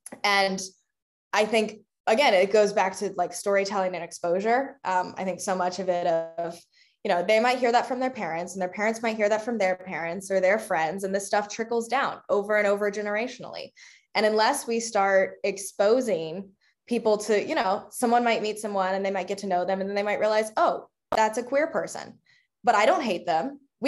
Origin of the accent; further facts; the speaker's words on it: North Carolina, United States; I think my school banned Harry Potter when I was growing up in the North Carolina school system.